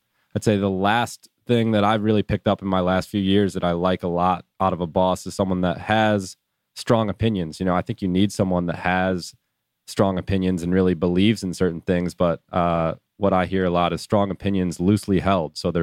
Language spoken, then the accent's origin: English; Buffalo, New York, United States; I'm from Buffalo, New York